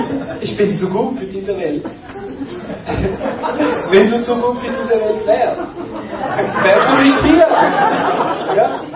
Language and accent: German; Switzerland; ich komme aus der Schweiz.